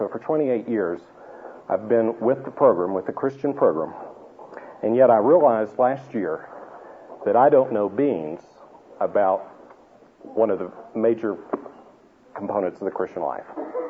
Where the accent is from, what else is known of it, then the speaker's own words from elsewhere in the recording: Tennessee, United States; to say up front that I'm from Tennessee. This is so you won't spend half my talk wondering where is he from with that accent.